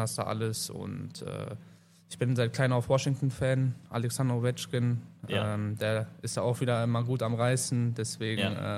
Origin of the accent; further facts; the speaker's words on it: Krefeld, North Rhine-Westphalia, Germany; born there; Ich verfolge das ja immer so mit als gebürtiger Krefelder.